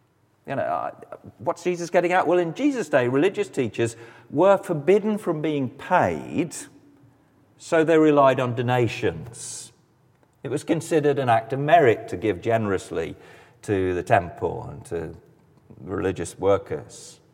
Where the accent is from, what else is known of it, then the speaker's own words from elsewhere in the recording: England, United Kingdom; as an Englishman who's straight across the border